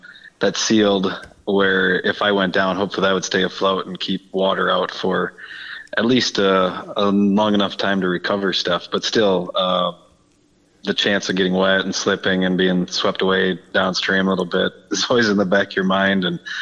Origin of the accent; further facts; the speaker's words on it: Plainview, Minnesota, United States; now in Minnetonka, United States; Yeah, I grew up originally in Plainview, near Rochester, close to the Mississippi River there, probably only 15 miles from the Mississippi River and not too far from Rochester.